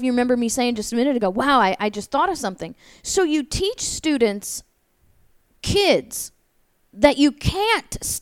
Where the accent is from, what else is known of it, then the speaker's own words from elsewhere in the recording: St. Louis, Missouri, United States; I grew up in St. Louis, Missouri